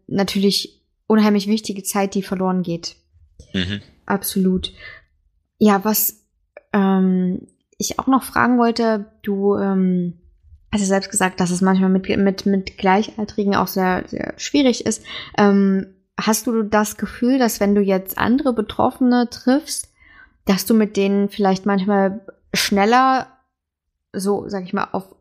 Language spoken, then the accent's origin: German; Magdeburg, Saxony-Anhalt, Germany; ihr haltet in Magdeburg, meiner alten Heimatstadt.